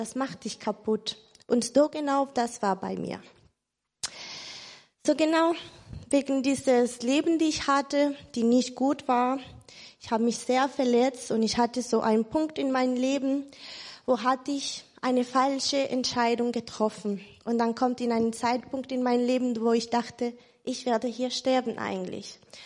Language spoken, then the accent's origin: German; Colombia; Ich komme aus Kolumbien.